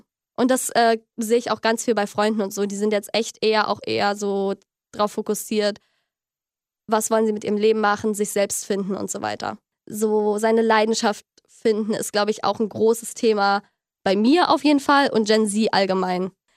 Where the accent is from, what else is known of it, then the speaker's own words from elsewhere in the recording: Mecklenburg-Vorpommern, Germany; Ich komme ja aus MV.